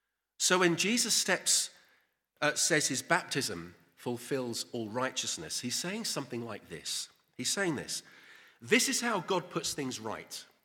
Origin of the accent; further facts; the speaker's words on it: United Kingdom; Maybe it's because I'm British, I don't know.